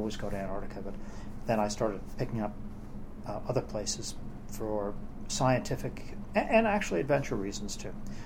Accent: Scotland, United Kingdom; moved away; also born or lived in England / New York City; I grew up originally in Scotland and then in England.

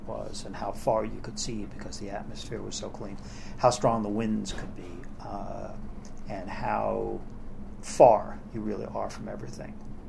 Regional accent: Scotland, United Kingdom; moved away; also born or lived in England / New York City; I grew up originally in Scotland and then in England.

